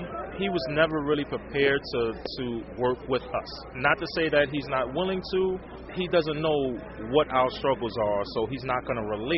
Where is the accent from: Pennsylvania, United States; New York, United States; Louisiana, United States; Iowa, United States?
New York, United States; Brooklyn; I'm from Brooklyn.